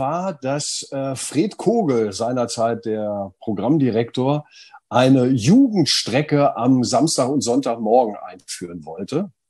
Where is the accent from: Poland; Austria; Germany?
Germany; vor allen Dingen war es halt so, dass wir als Deutsche damals, 93, 94, 95, relative Exoten waren.